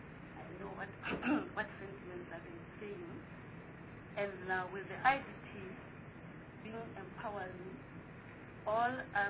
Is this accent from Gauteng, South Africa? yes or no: no; Free State, South Africa; especially in the Free State, I'm from the Free State